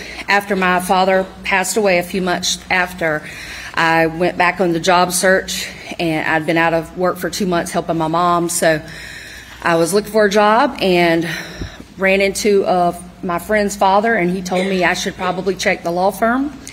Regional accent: Hampton, South Carolina, United States; moved away as an adult; also born or lived in Charlotte, United States; I grew up in Hampton, South Carolina, and lived there for the first 18 years of my life, graduated from Wade Hampton High School, went away for college at 18

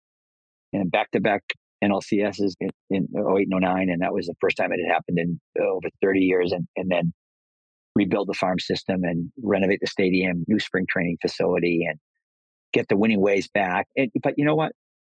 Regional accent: Boston, Massachusetts, United States; And it was almost a surreal moment as a kid growing up in Boston, never imagining looking for the cheapest ticket to a Sox game and then bringing the Dodgers to Fenway.

